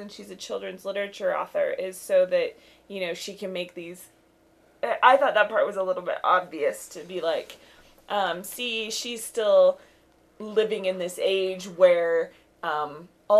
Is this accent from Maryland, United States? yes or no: no; Salt Lake City, Utah, United States; And we're from Salt Lake, and we're just